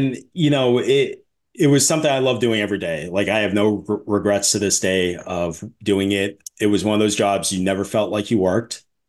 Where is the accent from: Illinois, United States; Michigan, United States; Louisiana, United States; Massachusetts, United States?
Massachusetts, United States; Boston; So that's when I kind of moved back north. You know, I'm from the Boston area.